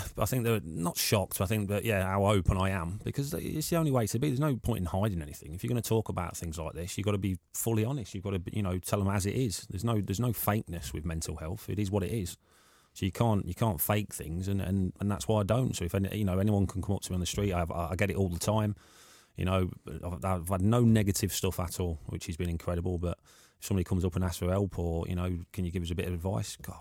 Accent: United Kingdom; born there; obviously from where I was born up in Eton, 15 minutes from my house.

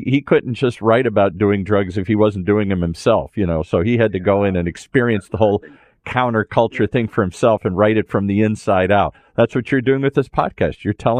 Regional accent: Detroit, Michigan, United States; I grew up in the belly of the beast. I grew up in Detroit.

